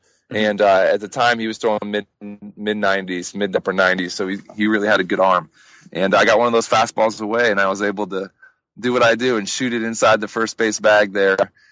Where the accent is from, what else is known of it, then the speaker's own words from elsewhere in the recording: Florida, United States; which is where I saw my first major league game as a kid, because I grew up in South Florida.